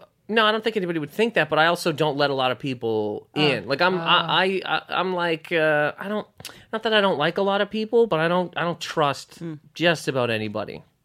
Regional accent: Nova Scotia, Canada; born or raised there

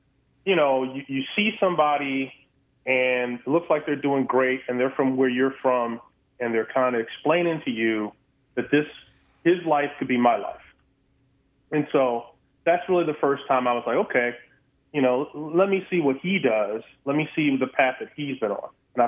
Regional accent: Baltimore, Maryland, United States; you know, I'm from Baltimore City. And when I was growing up as a little itty-bitty, there were a lot of things that were going wrong around me.

